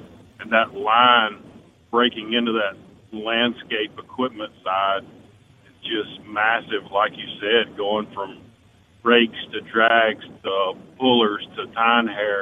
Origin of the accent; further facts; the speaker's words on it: Mississippi, United States; I'm in Mobile, Alabama right now. I left my home state of Mississippi about 6 this morning.